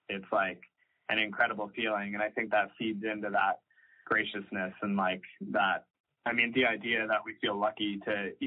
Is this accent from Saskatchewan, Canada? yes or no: yes; Saskatoon, Saskatchewan, Canada; I'm from Saskatoon originally. Mitch is from Mission. Like, we're just from these small cities and provinces in Canada.